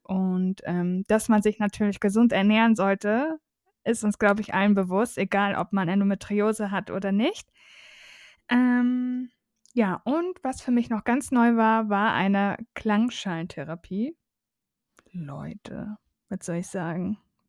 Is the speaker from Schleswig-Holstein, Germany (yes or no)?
yes; Schleswig-Holstein, Germany; Ich bin ja in Schleswig-Holstein aufgewachsen.